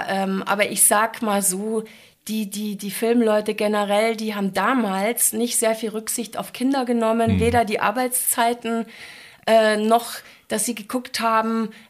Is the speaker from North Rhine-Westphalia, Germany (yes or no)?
yes; Schwerte, North Rhine-Westphalia, Germany; born there; Und so bin ich dort in Schwerte geboren, da wo meine Mutter quasi herkommt, wo meine Oma gewohnt hat. Und bin dort ein halbes Jahr geblieben.